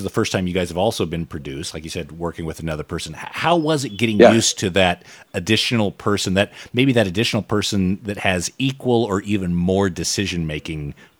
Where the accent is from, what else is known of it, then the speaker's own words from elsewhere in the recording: Australia; I'm from Australia.